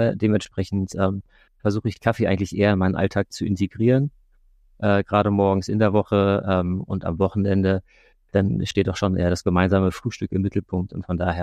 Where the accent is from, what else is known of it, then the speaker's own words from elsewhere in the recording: Northern Germany, Germany; Ich bin hier in Norddeutschland aufgewachsen.